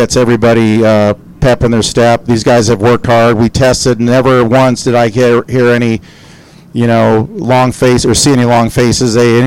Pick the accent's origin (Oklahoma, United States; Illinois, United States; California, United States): California, United States; Chino; We grew up in Chino, right down the road. So this will always be my home